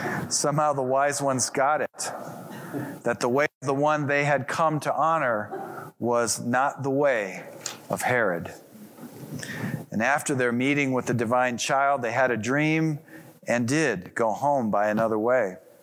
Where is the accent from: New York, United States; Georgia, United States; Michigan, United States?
Michigan, United States; I was born in Southwest Michigan. That's where I grew up, and that's where my first Christmases were. But I've lived out here for 31 years, and now this is home.